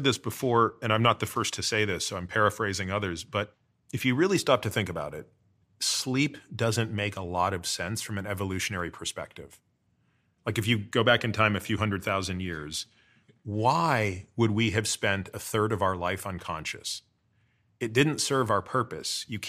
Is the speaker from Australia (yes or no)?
no; Canada; because I grew up in Canada